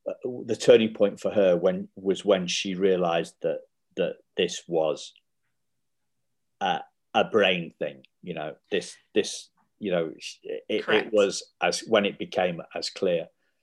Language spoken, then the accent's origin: English; United Kingdom; accent: English; that was just like me tuning in 3,000 miles away, 3,000 miles away with my English accent.